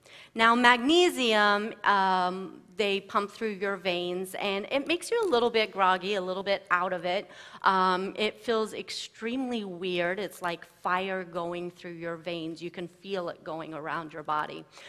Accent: Australia; I grew up in Australia

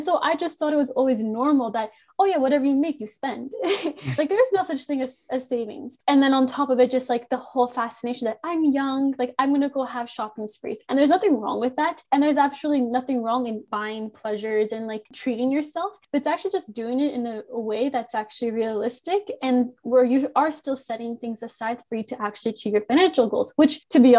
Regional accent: Canada; Me growing up in Canada, I have always had such a huge appreciation for my parents' work ethic.

